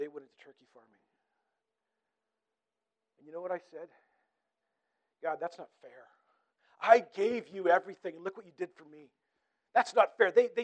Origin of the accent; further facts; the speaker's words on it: British Columbia, Canada; Like, I'm from British Columbia, okay? We have lots of trees, okay? Not like Alberta here.